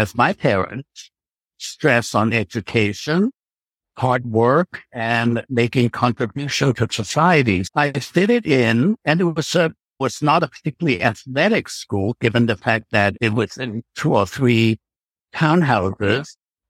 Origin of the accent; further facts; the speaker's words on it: New York, United States; also born or lived in Shanghai, China; I was actually born in old China before the change in government in 1949, and then went through Southeast Asia and came to New York. I was five when we left China. It was quite a journey getting from Shanghai to New York.